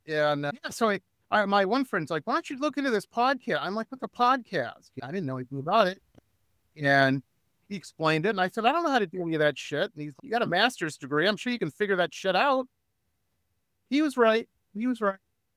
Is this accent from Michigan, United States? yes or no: yes; Detroit, Michigan, United States; I grew up in Metro Detroit, and I hung out with musicians growing up.